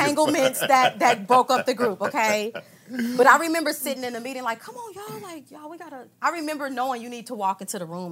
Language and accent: English; Houston, Texas, United States; You know, I come from Houston.